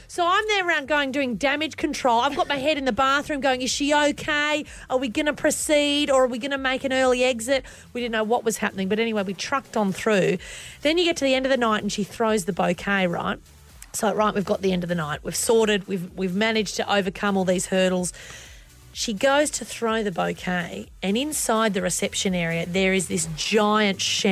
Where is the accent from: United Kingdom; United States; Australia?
Australia; Dubbo, New South Wales; I didn't want to say I'm from Dubbo because I didn't want to give him more ammunition than he already had.